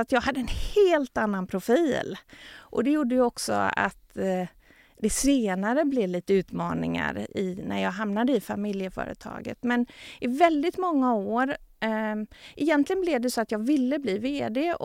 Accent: Floda, Västra Götaland County, Sweden; now in Vårgårda, Sweden; jag är uppväxt i Floda utanför Göteborg. I ett villaområde med min mamma och min pappa och ett syskon. Så att jag har ju haft verkligen en koppling till Göteborg och plugga här och sådär.

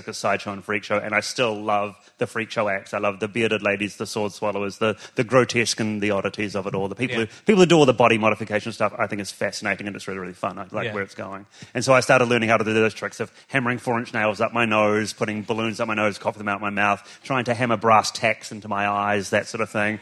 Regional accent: Timaru, Canterbury, New Zealand; also born or lived in Dunedin; our small town of Timaru in New Zealand.

